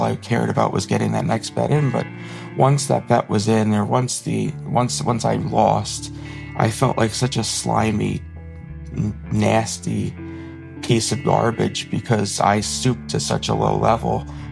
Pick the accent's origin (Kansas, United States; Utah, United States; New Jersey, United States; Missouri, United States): New Jersey, United States; I'm from New Jersey.